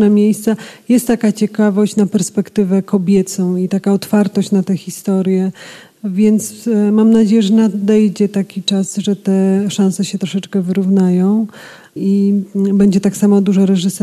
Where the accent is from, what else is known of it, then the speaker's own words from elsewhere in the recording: Lower Silesian Voivodeship, Poland; Wychowałam się na wsi pod Wrocławiem, gdzie była taka plantacja dzikich róż